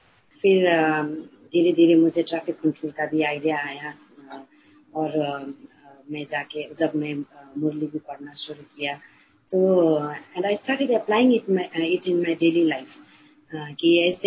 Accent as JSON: {"language": "Hindi", "country": "Nepal", "second_language": "Hindi", "said": "मैं नेपाल से हूँ, नेपाल में धरान में, धरान में एक टाउन है"}